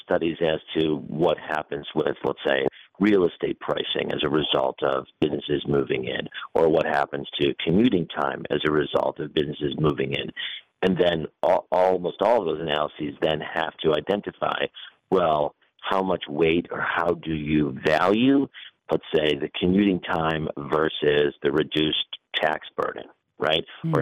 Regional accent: Midwest, United States; also born or lived in Chicago; now in Georgia, United States; I mean, I come from the Midwest. I moved here about 11 years ago. And, I was very skeptical about, moving my family from Chicago to Georgia.

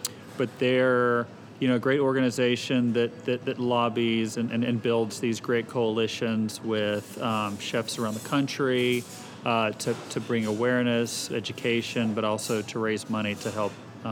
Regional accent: Little Rock, Arkansas, United States; I grew up in Southwest Little Rock, and I had two working parents.

